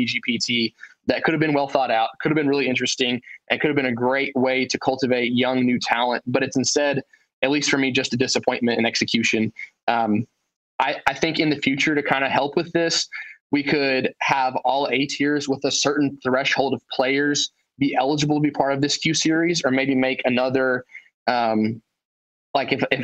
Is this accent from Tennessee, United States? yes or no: yes; Knoxville, Tennessee, United States; I know I'm from Knoxville, Tennessee, so I'll be playing Huck Central in South Carolina